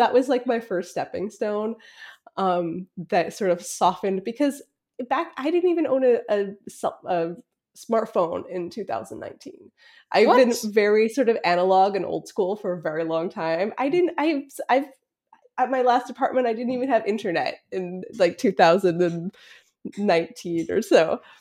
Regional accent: Canada; I'm originally Canadian, by the way.

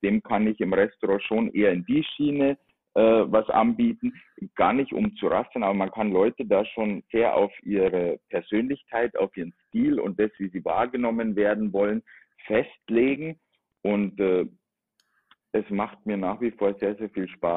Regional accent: Bavaria, Germany; born there; now in Frankfurt, Germany; Komme ursprünglich, das hört man, glaube ich, nicht aus Hessen, bin gebürtiger Bayer.

